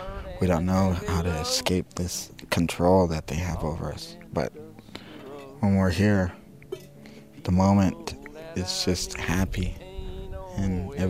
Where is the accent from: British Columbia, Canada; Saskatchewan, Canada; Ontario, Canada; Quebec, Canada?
Saskatchewan, Canada; Kamsack; I'm 27 years old and I'm from Kamsack, Saskatchewan, Canada.